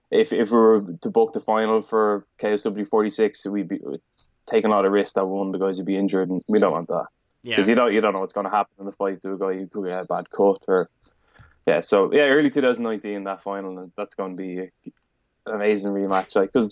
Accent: Dublin, Leinster, Ireland; This is my first KSW is in Dublin, my hometown.

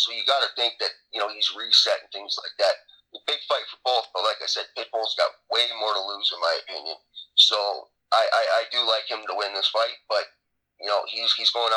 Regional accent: Ireland; being Irish, obviously I leaned towards

